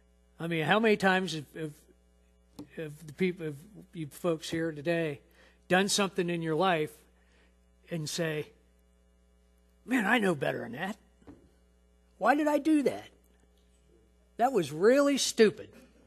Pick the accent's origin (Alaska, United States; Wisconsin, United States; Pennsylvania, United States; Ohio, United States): Ohio, United States; Reading; And I can remember, I grew up in Reading, Ohio, and I can remember going down to Frisch's down on Reading Road in Roselawn